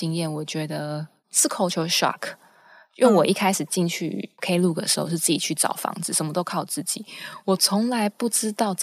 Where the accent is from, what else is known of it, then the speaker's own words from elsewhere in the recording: Taiwan; 我不知道是不是因为口气是我们台湾人讲的太温柔还是怎么样